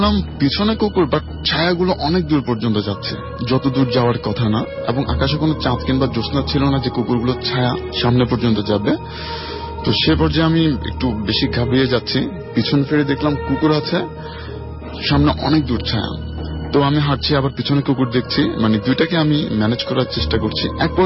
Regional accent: Chittagong, Chittagong Division, Bangladesh; আমি চট্টগ্রাম বিশ্ববিদ্যালয় থেকে এসেছি। আমার বেড়ে ওঠা, বড় হওয়া, আমার পড়াশোনা সবকিছু চট্টগ্রাম বিশ্ববিদ্যালয় ক্যাম্পাসেই।

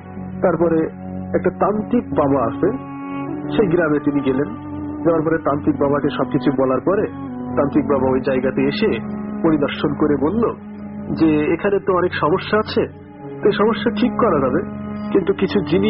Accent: Kotchandpur, Khulna Division, Bangladesh; সিরাইদাহের কোটচাঁদপুর থেকে … আমার গ্রামের নাম তালসার।

